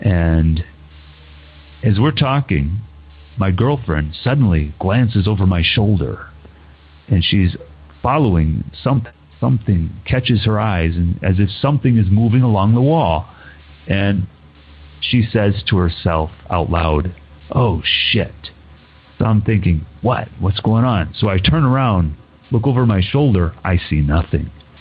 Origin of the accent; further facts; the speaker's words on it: South Bend, Indiana, United States; I'm originally from Indiana, South Bend, Indiana.